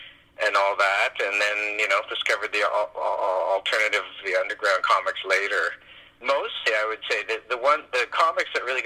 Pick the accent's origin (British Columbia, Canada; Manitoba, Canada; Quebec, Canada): British Columbia, Canada; Vancouver; I grew up in Vancouver